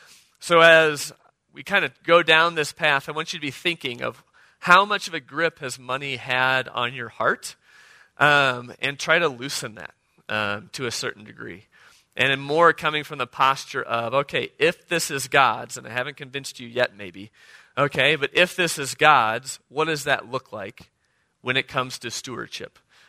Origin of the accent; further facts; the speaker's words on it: Illinois, United States; I grew up in Illinois.